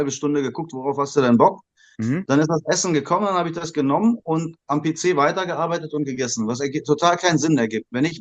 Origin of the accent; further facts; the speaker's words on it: Indonesia; ich bin ja in Indonesien aufgewachsen. Und auch da war Basketball groß in den 90ern, wo ich 80er, 90er, wo ich aufgewachsen bin.